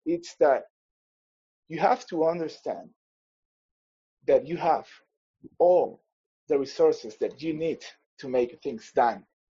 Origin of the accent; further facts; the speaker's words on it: Peru; So you can find me like … you know, I'm from Peru.